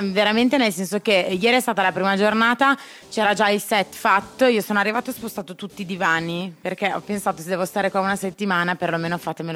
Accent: Graffignana, Lombardy, Italy; io sono di Graffignana

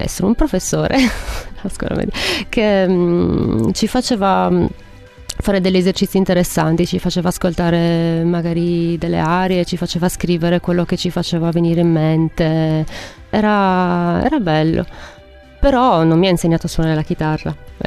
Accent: Carbonia, Sardinia, Italy; della mia città natale, Carbonia.

